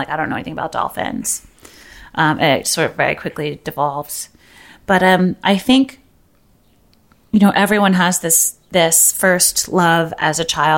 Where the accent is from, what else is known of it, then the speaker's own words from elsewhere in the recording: Brooklyn, New York, United States; So I grew up in Brooklyn.